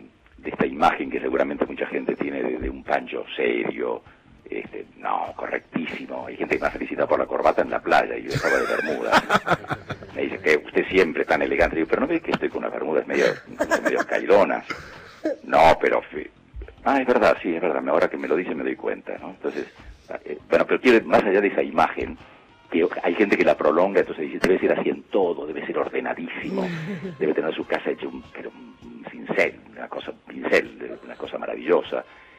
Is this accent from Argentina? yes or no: yes; Argentina; also born or lived in Spain; No, yo soy argentino, más o menos … que se pierden en la selva tucumana